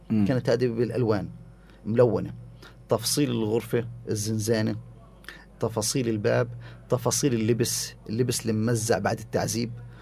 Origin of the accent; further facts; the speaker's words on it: Palestine; أنا كإنسان كفنان فلسطيني، يجب كل تفكيري واهتمامي في قضية فلسطين.